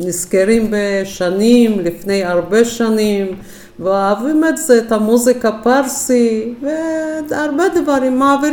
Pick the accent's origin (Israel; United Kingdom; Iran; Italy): Iran; אני זכרת בילדות שלי, ומתי שהייתי בפרס